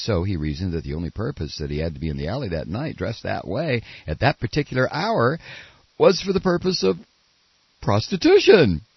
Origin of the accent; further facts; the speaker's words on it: Texas, United States; Why am I talking like this? I'm not French. You're French. I'm a dumbass from Texas.